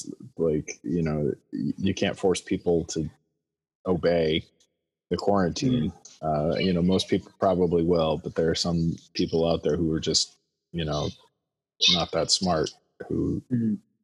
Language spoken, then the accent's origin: English; North Dakota, United States; North Dakota.